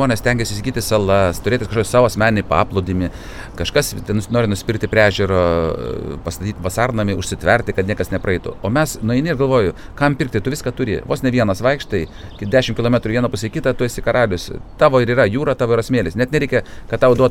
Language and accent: Lithuanian; Klaipėda, Klaipėda County, Lithuania; Ir aš gimiau Klaipėdoje. Ir aš jiems sakau, aš vienintelis klaipėdietis, vienintelis gimiau Klaipėdoje. Jūs visi čia atvažiavę iš kitur. Taip kad sąžiningai, esu tikras klaipėdietis.